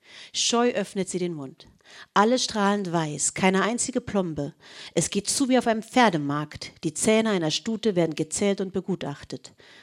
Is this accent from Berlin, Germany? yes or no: yes; Berlin, Germany; born there; geboren im Dezember 1974 in West-Berlin.